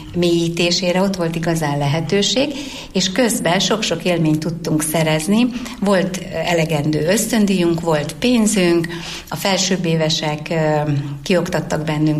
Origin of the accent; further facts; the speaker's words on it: Atka, Hungary; Egy kis faluból, Atkáról származom, és egy nagyon szeretetteljes, meleg családi légkörben nőttem fel.